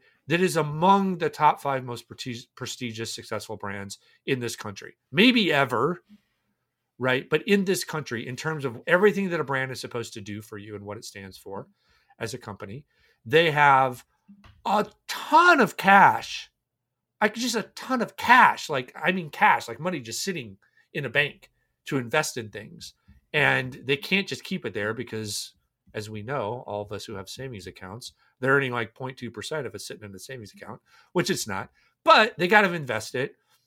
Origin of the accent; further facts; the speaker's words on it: Minneapolis–Saint Paul, Minnesota, United States; I'm going to brag on my hometown. The Twin Cities is a bastion of healthcare innovation and has been for decades.